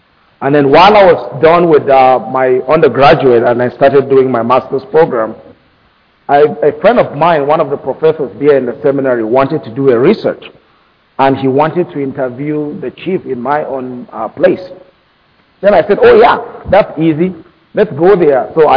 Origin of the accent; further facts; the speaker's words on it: Nigeria; Growing up in Nigeria, I know we still operate in the democratic system of government